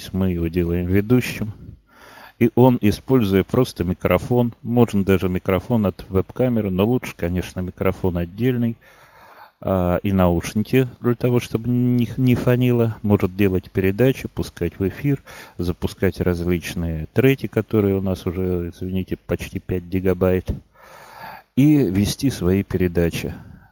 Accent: Tolyatti, Samara Oblast, Russia; moved away; Я могу рассказать о тольяттинских авторах, потому что я сам родом из

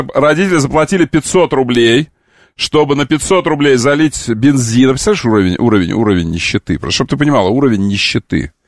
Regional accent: Omsk, Omsk Oblast, Russia; Кутырлы, ку-ку, ребята, это рядом с Омском. Наше омское село. Ты знаешь, что я из Омска?

